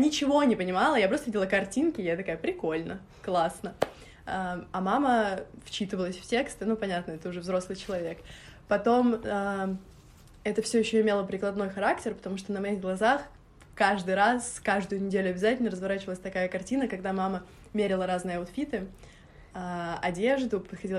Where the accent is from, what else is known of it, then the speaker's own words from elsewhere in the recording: Moscow, Russia; also born or lived in Orekhovo-Zuyevo; Я родилась вообще не в Москве, но так получилось. Мои родители уже жили в Москве к этому моменту, на момент моего рождения